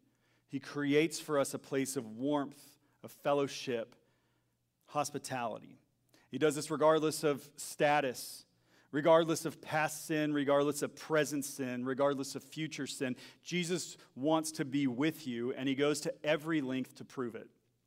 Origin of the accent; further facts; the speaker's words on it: Texas, United States; I grew up in Texas, and so like around Southern food cooking.